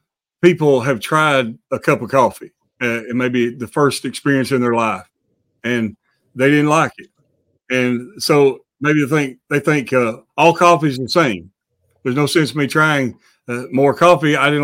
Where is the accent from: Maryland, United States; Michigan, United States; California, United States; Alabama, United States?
Alabama, United States; also born or lived in Chicago; I lived in Chicago for 2 years, and the last winter, I'm born and raised in Alabama, right?